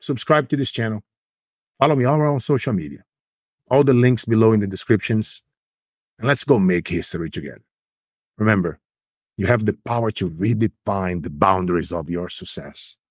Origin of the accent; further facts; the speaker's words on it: Brazil; now in United States; growing up in Brazil